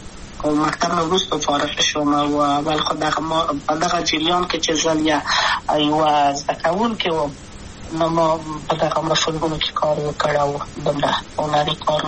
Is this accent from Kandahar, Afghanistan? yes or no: no; Kabul, Afghanistan; also born or lived in Wardak; زه خو اصلا د وردګو ولایت یم، د پلار مې د وردګو ولایت ته خلیګن سره کېدلې، د کابل په تخت پل سیمه کې یم او لویا شویم کابل که یم. مکتب می دولسم پا کابل